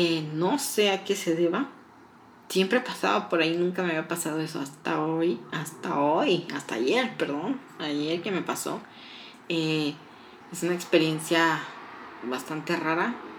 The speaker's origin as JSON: {"language": "Spanish", "region": "Morelos", "country": "Mexico", "said": "son del estado de Morelos. Yo soy de Morelos. De ahí soy."}